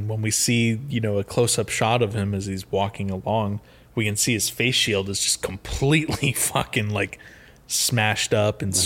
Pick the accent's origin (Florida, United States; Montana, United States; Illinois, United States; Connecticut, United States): Florida, United States; You know, growing up in Florida with hurricanes and stuff happening all the time